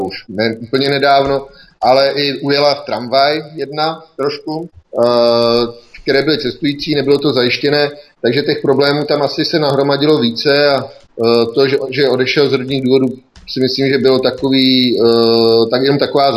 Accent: Prostějov, Olomouc Region, Czechia; já nejsem Olomouc, nejsem z Olomouce, jsem z Prostějova

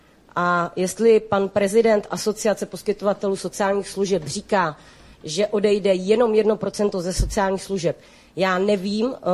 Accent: Český Krumlov, South Bohemian Region, Czechia; Jsem z Českého Krumlova

